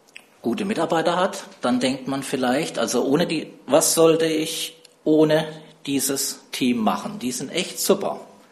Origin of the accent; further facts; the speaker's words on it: Karlsruhe, Baden-Württemberg, Germany; Ich stamme aus Baden, bin in Karlsruhe geboren, aufgewachsen.